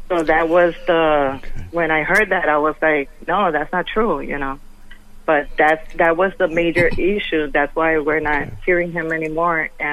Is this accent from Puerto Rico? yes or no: yes; Puerto Rico; now in New York, United States; I came 9 years from Puerto Rico. Now okay. I'm living in New York.